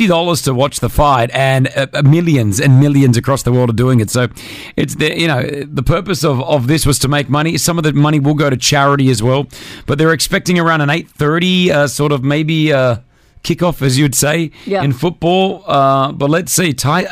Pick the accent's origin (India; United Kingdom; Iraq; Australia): Australia; growing up in Australia, that's we would always be taught, get down low and go, go, go.